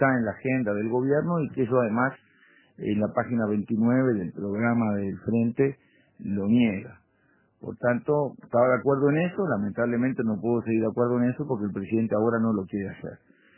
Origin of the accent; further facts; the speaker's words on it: Uruguay; marchábamos los uruguayos todos